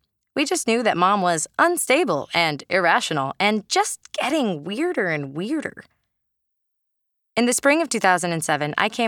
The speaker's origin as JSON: {"language": "English", "town": "Burlingame", "region": "California", "country": "United States", "tie": "born or raised there", "said": "I was born on November 2nd, 1986. I grew up in Burlingame, California, a city nestled in the Bay Area just south of San Francisco that smelled like roses and chocolate"}